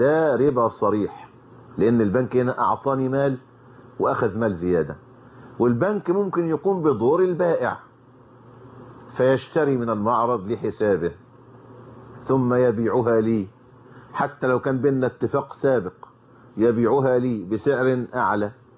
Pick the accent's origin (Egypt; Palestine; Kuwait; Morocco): Egypt; وإحنا عندنا في الريف المصري عادة طيبة،